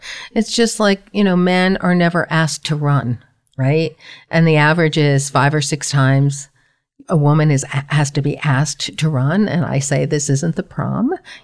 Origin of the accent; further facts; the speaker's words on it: New Jersey, United States; And it really started when I grew up in New Jersey.